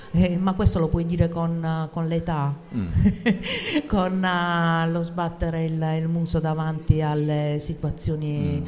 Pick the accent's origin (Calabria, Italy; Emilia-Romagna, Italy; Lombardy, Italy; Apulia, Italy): Apulia, Italy; Taranto; Vengo da Taranto, 3 giorni di libertà vigilata